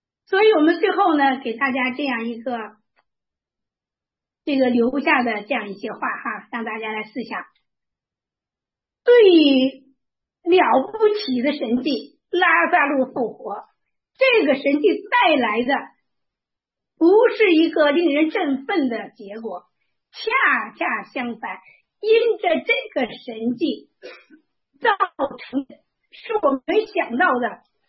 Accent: China; 直到最后1800年之后，我们中国人也开始听到了福音

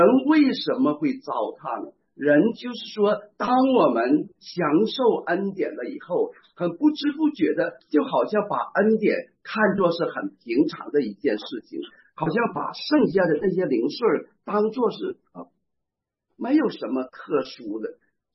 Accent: Northeast China, China; 你知道我们东北人呢，请客的时候最不喜欢看见那客人把盘子底儿都舔了

